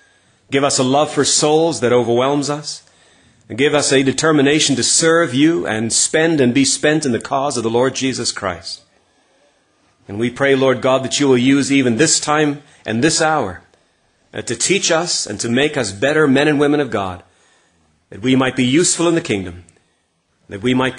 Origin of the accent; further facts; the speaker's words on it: Canada; As our brother said, I am from Canada.